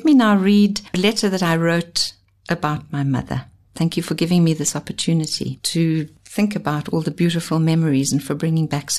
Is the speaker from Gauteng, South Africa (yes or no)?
yes; Johannesburg, Gauteng, South Africa; Growing up in Johannesburg meant that the closest my mother could get to experiencing Chinese culture was through Chinese food